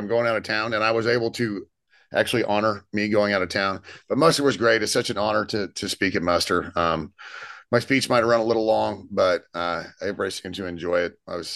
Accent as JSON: {"language": "English", "region": "Texas", "country": "United States", "said": "I'm just from Texas."}